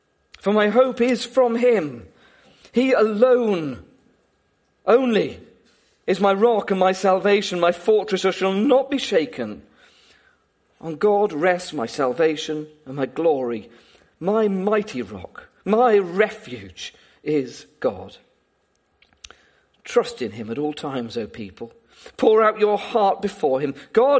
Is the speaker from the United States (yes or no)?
no; United Kingdom; And as British people, we know a lot about waiting, don't we? We're good at waiting. We wait on the bus stop and we wait at the junction. We certainly wait on Hamble Lane and we wait on the M27 for certain.